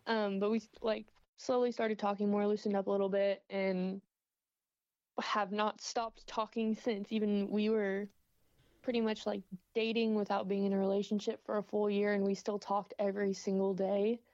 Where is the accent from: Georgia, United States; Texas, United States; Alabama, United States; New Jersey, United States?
Texas, United States; Wylie; I am from Wiley, Texas, just down the road from drag racing legend Ronnie Young.